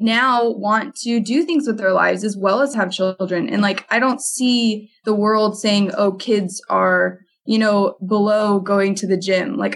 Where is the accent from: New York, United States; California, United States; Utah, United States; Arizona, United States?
Utah, United States; Provo; I grew up in Provo